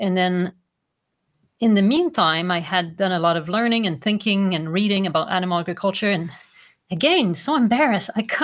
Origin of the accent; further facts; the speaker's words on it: Quebec, Canada; English is a second language; I'm from a French background. I'm from Quebec, not from France.